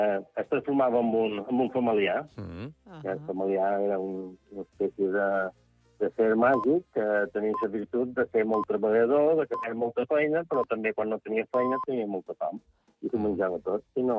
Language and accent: Catalan; Santa Eulària des Riu, Balearic Islands, Spain; Som de Sant Eulari, no som de Sant Joan.